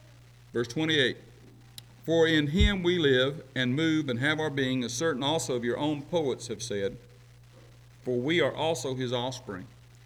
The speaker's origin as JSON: {"language": "English", "region": "Arkansas", "country": "United States", "said": "Now, I'm from Arkansas, but I still know that's a long ways to read."}